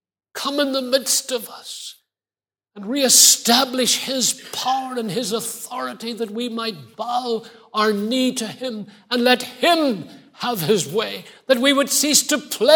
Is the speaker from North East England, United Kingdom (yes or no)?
no; Belfast, Northern Ireland, United Kingdom; By the way, I'm from East Belfast.